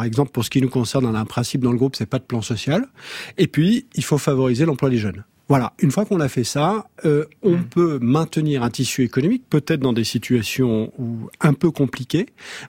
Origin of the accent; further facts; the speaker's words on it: France; Je suis provincial d'origine. J'ai quitté Paris pour aller à Bruxelles pour que mes enfants vivent ailleurs qu'à Paris. Quand on est revenu de Bruxelles, c'était pour vivre en province